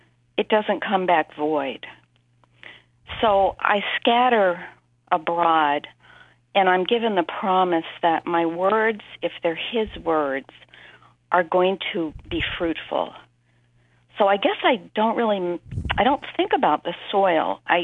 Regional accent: Baltimore, Maryland, United States; Oh, yeah. I'm from Baltimore, but... We sometimes come to Connecticut.

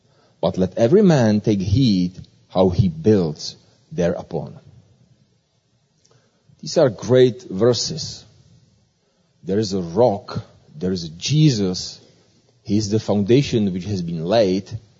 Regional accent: Czechia; now in Belgrade, Serbia; I am originally from Czech Republic, now living in Serbia, Belgrade, with my beautiful wife and two children.

